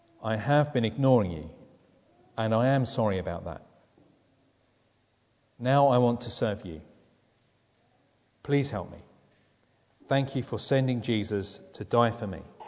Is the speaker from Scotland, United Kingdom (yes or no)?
no; East of England, United Kingdom; I'm from Essex. This is Essex.